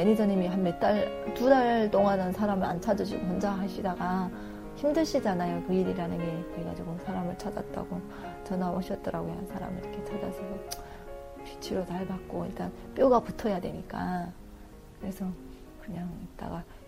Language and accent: Korean; North Korea; now in South Korea; 제가 이북에서 왔습니다.